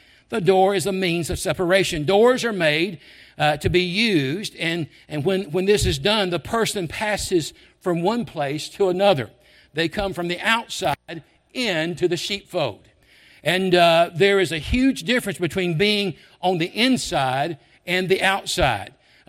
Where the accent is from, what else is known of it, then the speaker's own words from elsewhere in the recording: Memphis, Tennessee, United States; And I grew up in Memphis. I'm from Memphis.